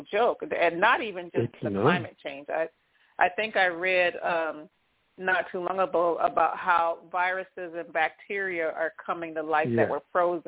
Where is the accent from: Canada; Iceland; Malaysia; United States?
United States; California; we used to think, growing up in California, we used to think when they had the mudslides, you know, why do you build your house up there?